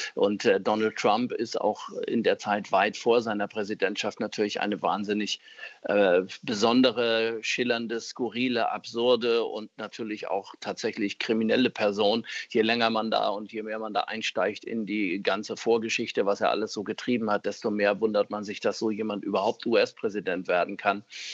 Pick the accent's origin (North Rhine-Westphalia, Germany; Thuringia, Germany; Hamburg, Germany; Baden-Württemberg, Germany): Hamburg, Germany; also born or lived in Offenbach am Main; Ich bin ja in Offenbach am Main geboren, zugegebenermaßen seit meinem dritten Lebensjahr hier in Hamburg und ein echter Hamburger Jung, eigentlich ein Zugereister. Aber meine Mutter und deren Eltern, das waren alles Hessen, alles Offenbacher.